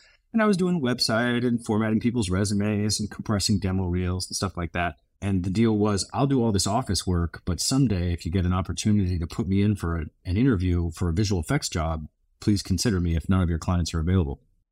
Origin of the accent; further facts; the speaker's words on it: Alaska, United States; now in Los Angeles, United States; When I got to LA, nobody would hire me for anything because I was from Alaska.